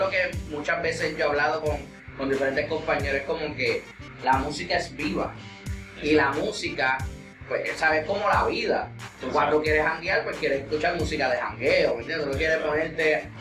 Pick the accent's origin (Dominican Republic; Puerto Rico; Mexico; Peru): Puerto Rico; nosotros los puertorriqueños y también muchos latinoamericanos nos sacan como que de la ecuación de que somos latinos.